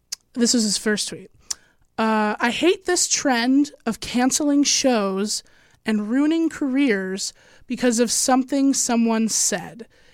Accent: Illinois, United States; I'm from Illinois. It was set in Illinois.

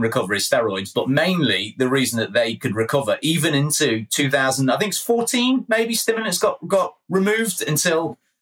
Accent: England, United Kingdom; Remember, I'm English, so you have to be kind.

